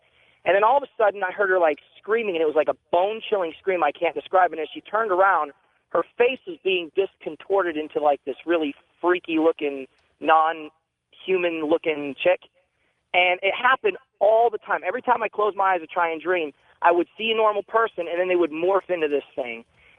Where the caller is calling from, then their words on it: Arizona, United States; I'm calling from Arizona.